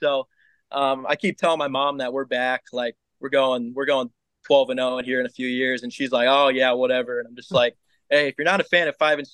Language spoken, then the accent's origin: English; Lincoln, Nebraska, United States; Born and raised in Lincoln, and like I said, I went to Norris High School. I'm very proud of where I come from, man.